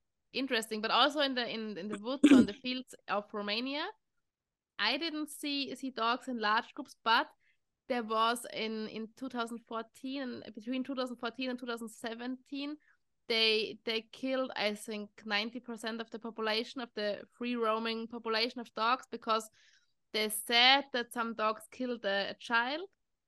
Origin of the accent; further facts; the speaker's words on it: Austria; English is a second language; now in England; but I'm originally from Austria. Now I live on an island close to England.